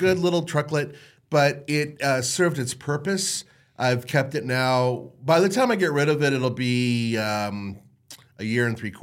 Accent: Los Angeles, California, United States; now in Denver, United States; I'm originally from Los Angeles. I have family there.

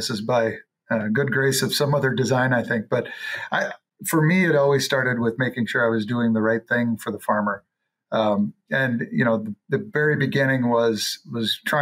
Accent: North Dakota, United States; I grew up in North Dakota and started my career in North Dakota.

